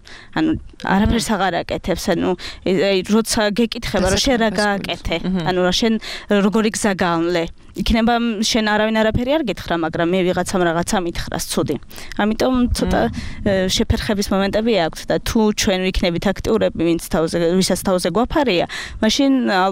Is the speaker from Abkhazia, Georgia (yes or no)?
no; Adjara, Georgia; დაიბადე და გავიზარდე მაღალმთიან აჭარაში, სასწავლად წავედი მე მოცხოვეთში, იქ დავამთავრე ბაკალავრიატი.